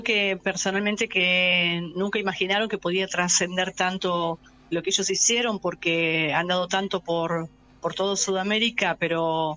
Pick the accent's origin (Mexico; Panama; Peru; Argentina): Argentina; San Nicolás, Buenos Aires Province; soy de San Nicolás, soy una periodista de San Nicolás.